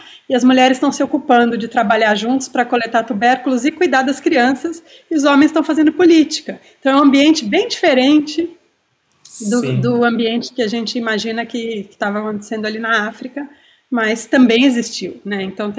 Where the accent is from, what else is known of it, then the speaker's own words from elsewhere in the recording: Brazil; moved away as an adult; now in United Kingdom; sou brasileira, fiz a graduação e o mestrado aí, e depois vim fazer o doutorado na Inglaterra